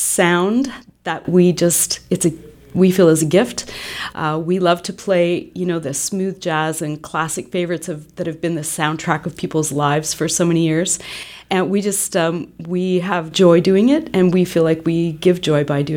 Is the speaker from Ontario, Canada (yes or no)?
yes; Stratford, Ontario, Canada; I was born and raised in Stratford